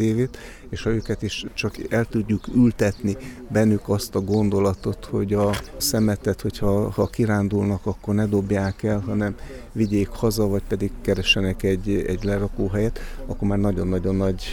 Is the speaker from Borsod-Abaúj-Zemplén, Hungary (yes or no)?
yes; Sátoraljaújhely, Borsod-Abaúj-Zemplén, Hungary; born there; itt születtem Sátoraljaújhelyen